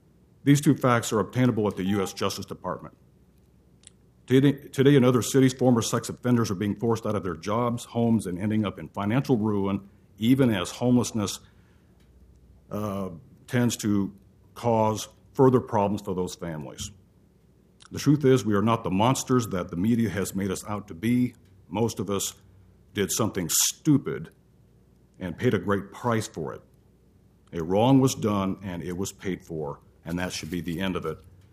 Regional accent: Portland, Oregon, United States; I'm from Northeast Portland

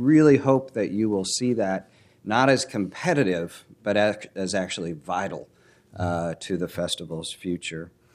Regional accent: Newport, Oregon, United States; I grew up in Newport, Oregon, and we had the annual Lincoln County Fair.

